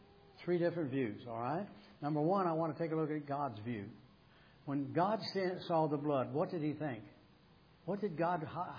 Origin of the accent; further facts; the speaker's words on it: Michigan, United States; now in Pennsylvania; when I came from Michigan out here and took the church in Coatesville and Donnington area